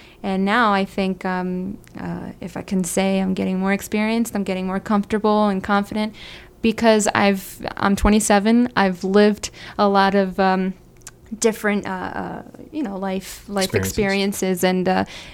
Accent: New Jersey, United States; I was born and raised in New Jersey. We have a huge Portuguese community.

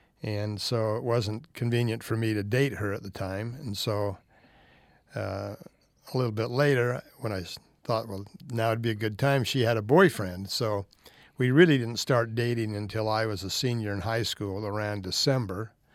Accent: Hyrum, Utah, United States; Well, I grew up in Hiram.

